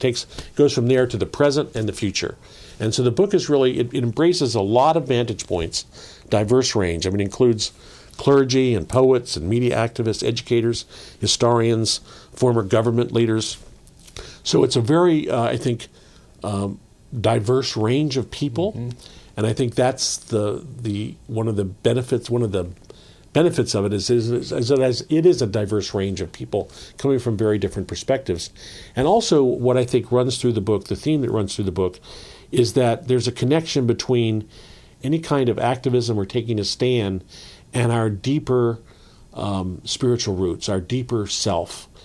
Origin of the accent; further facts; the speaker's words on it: Virginia, United States; And, you know, I was raised in Virginia and had come up, you know, knowing Thomas Jefferson and the founders, and walked the cobblestone streets in Alexandria